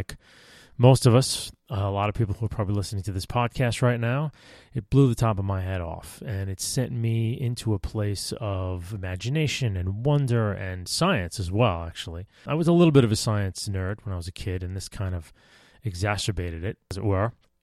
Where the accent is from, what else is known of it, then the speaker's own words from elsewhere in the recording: New York, United States; now in New York City, United States; Me, I'm 46 years old. I live in New York City, and I grew up on Long Island, in a suburb of Long Island, about midway on the island.